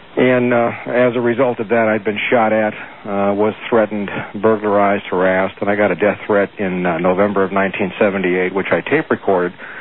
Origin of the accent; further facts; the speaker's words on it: Washington, District of Columbia, United States; born there; also born or lived in Los Angeles